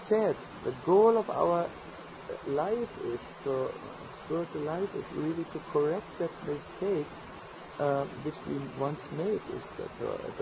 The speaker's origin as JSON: {"language": "English", "country": "Serbia", "said": "We have our habits. You know, we are people from the Balkan regions."}